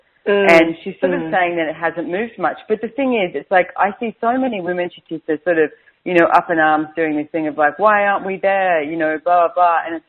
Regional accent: Australia; accent: Aussie; You know, that's being very Aussie the way I'm speaking right now.

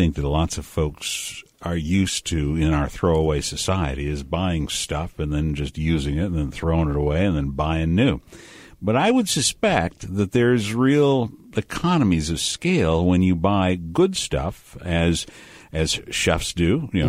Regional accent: Detroit, Michigan, United States; I remember growing up in Detroit.

